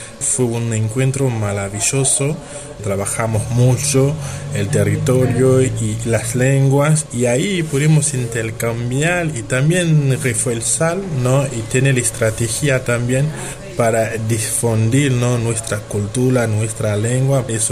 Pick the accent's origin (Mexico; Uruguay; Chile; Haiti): Haiti; now in Córdoba, Argentina; soy haitiano, afro, vengo de la provincia de Córdoba, Barrio Arbeldi